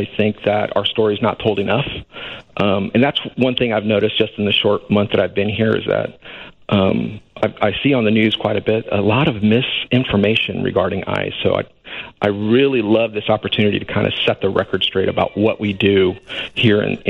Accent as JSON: {"language": "English", "region": "Texas", "country": "United States", "tie": "born or raised there", "said": "So I'm from deep South Texas. I'm a Texan, native born."}